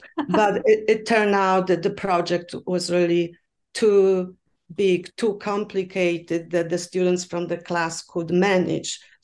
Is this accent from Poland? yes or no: yes; Poland; English is a second language; moved away as an adult; now in Pittsburgh, United States; That this year is my 17th year, but I came here from Poland as a visiting professor to teach language and film at the University of Pittsburgh.